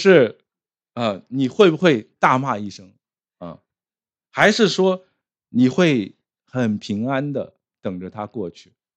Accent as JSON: {"language": "Chinese", "town": "Jingzhou", "region": "Hubei", "country": "China", "tie": "born or raised there", "said": "我们从我们的老家荆州一直开到武汉，大概有300多公里的路程。"}